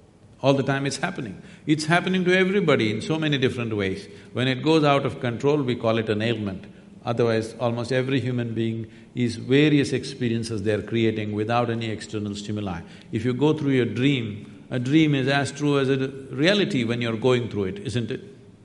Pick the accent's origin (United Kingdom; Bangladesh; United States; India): India; South India; You know, I'm a mystic from South India.